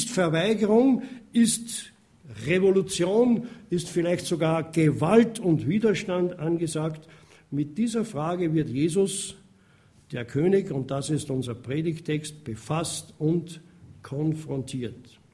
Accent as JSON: {"language": "German", "country": "Austria", "said": "aber wir sind Österreicher, sage ich mal, aber wir sind auch gleichzeitig Bürger im Himmel."}